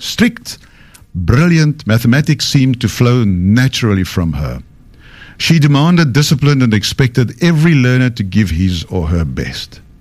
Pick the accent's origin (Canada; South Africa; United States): South Africa; For boys growing up in South Africa during the 1980s, they carried a fear that none of us could quite name.